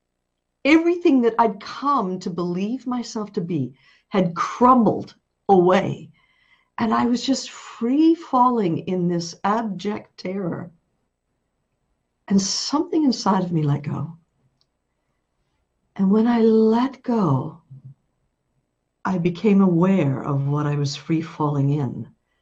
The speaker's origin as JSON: {"language": "English", "region": "New York", "country": "United States", "said": "And though I'm a New Yorker, I'd moved to a tiny beach shack on the sand in California."}